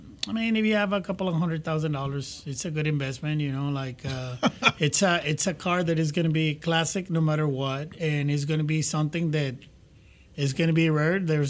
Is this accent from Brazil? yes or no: no; Weslaco, Texas, United States; Yes, and we want to make sure that everybody in town knows I'm here, you know, and I'm from Weslaco.